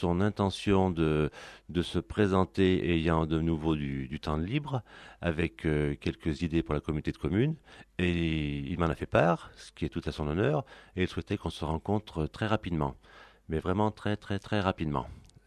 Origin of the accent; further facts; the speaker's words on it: Auvergne-Rhône-Alpes, France; Je suis originaire de l'Isère.